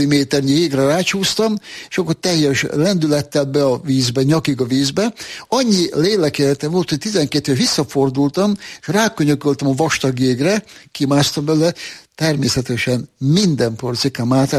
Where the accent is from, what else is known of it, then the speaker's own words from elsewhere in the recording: Endrőd, Békés, Hungary; Hát én Endrőd vagyok, most Gyumendrő a nev, akkor még Endrőd volt csak.